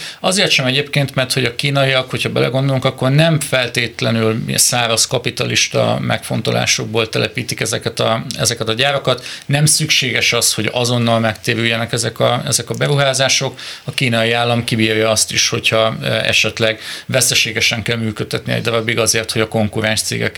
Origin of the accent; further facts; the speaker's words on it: Debrecen, Hajdú-Bihar, Hungary; hogy debreceniként beszéljek arról